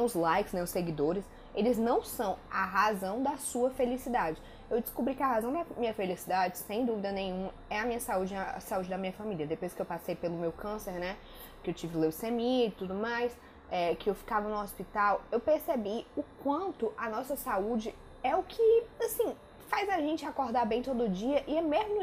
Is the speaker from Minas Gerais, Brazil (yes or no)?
no; Ceará, Brazil; Desculpa o termo, mas eu sou cearense